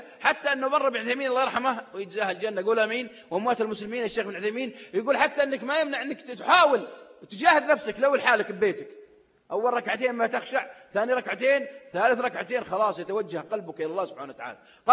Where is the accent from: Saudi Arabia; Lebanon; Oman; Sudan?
Saudi Arabia